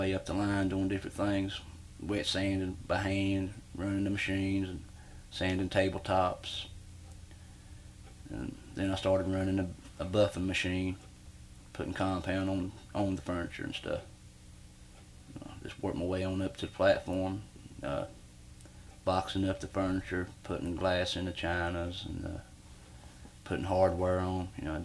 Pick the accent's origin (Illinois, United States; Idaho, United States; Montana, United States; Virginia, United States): Virginia, United States; Richlands; born there; I was born in Southwest Virginia, Richlands, Virginia. My father, he worked in the coal mines.